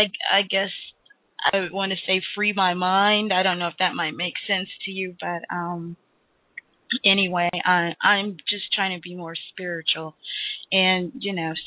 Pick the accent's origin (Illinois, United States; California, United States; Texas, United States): Illinois, United States; Chicago; I'm from Chicago, Illinois.